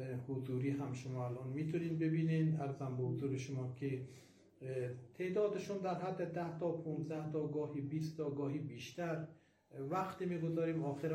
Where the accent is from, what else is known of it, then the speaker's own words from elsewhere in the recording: Herat, Afghanistan; now in Mashhad, Iran; یعنی از هرات آمدیم با پشت در اون، بعد آمدیم قریان، از قریان آمدیم طایبات، از طایبات آمدیم مشهد، دیگه تو مشهد ساکن شدیم همونجا.